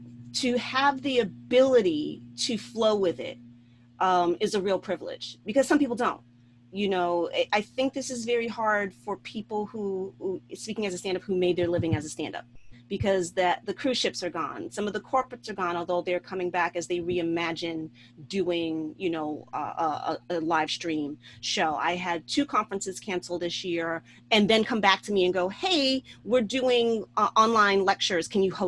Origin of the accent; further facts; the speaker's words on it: New York, United States; I know that's odd as a New Yorker.